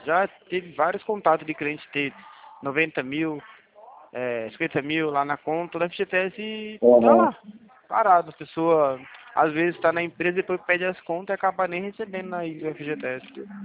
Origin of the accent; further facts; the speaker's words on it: Leme, São Paulo, Brazil; Eu sou aqui de São Paulo, amigo. Eu sou do interior, tá? De Leme.